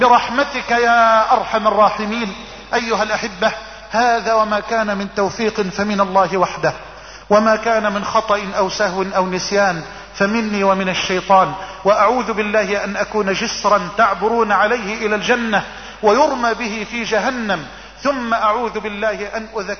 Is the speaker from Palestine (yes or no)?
no; Egypt; اللهم اجعل بلدنا مصر واحة للامن والامان